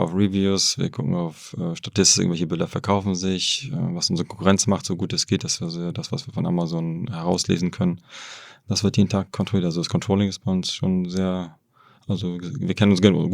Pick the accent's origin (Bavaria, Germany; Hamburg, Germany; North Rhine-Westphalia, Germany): Hamburg, Germany; now in Wrocław, Poland; ich bin in Hamburg aufgewachsen, habe nie gedacht, ich werde noch irgendwann nach Polen zurückgehen.